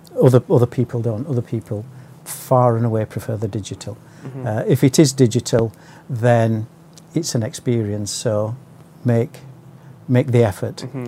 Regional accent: Yorkshire and the Humber, United Kingdom; I'm an OU tutor from Yorkshire, as you can possibly tell by my accent.

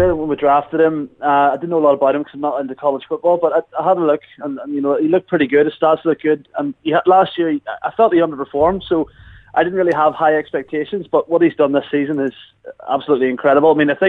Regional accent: Northern Ireland, United Kingdom; We're technically Northern Irish, but I'm not really into technicalities, so that's fine.

